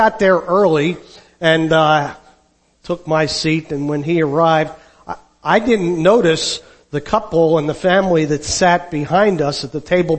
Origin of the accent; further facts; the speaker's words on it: New Jersey, United States; I was born and raised in the Deep South Jersey. I grew up in South Jersey